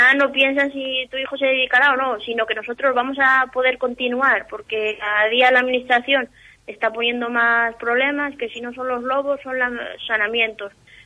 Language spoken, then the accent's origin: Spanish; San Martín de la Vega del Alberche, Castile and León, Spain; Nosotros somos de San Martín de la Vega del Alberto.